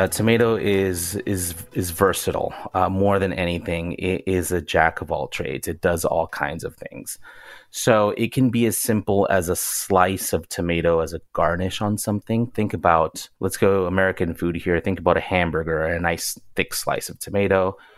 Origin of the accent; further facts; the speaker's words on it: Yucatán, Mexico; when I think about tomato growing up in Yucatan, I immediately go to our tamalitos con salsa de tomate. It's so ingrained in our memory as Mexicans.